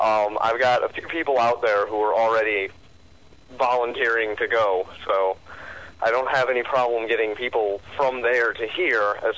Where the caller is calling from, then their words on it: Lakewood, Ohio, United States; I am just west of Cleveland, Ohio, in Lakewood, Ohio, which is actually the most densely populated city between New York and Chicago.